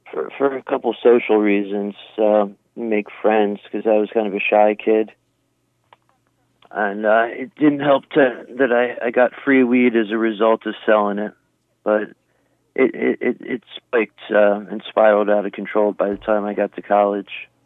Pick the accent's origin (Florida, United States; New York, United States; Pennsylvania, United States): Pennsylvania, United States; Doylestown; also born or lived in Cleveland; I was born in Cleveland, and I moved to Doylestown, Bucks County.